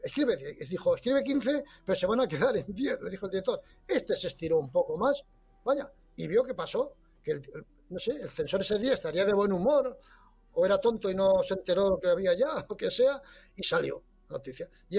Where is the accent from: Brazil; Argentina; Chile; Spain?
Spain; Pamplona, Navarre; Yo la sé porque soy de Pamplona